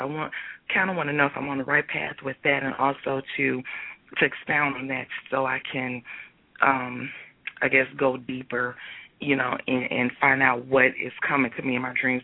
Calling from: Virginia Beach, Virginia, United States; I'm calling from Virginia Beach.

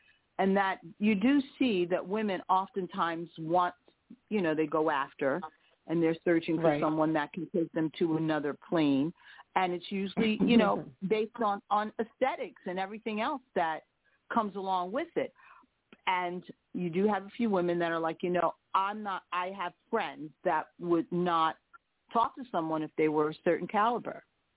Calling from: Philadelphia, Pennsylvania, United States; I'm from Philadelphia

